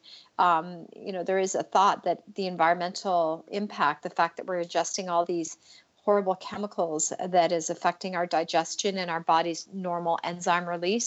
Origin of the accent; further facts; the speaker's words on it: Canada; I'm Canadian, and so I'm like, this is very interesting to me.